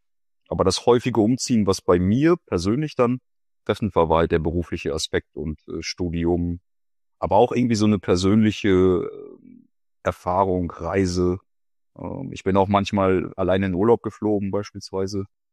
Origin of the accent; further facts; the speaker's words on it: North Rhine-Westphalia, Germany; also born or lived in Ostwestfalen; ursprünglich aufgewachsen bin ich im Münsterland, im Kreis Steinfurt. Vielleicht sagt das dem einen oder anderen, was ist eher eine kleinere, ländlichere Umgebung. Genau, und irgendwann sind wir dann nach Ostwestfalen umgezogen. Also ich bin so ein klassischer NRW-Mensch.